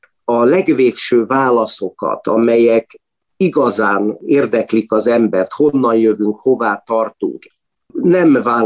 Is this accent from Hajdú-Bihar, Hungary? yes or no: no; Budapest, Hungary; Budapesti születésű vagyok.